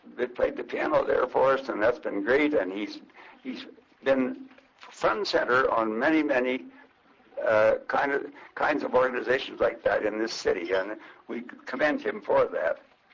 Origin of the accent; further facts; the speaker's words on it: Montana, United States; now in Canada; I was raised over in Montana, and from U.S. parents all the way, and came back to Canada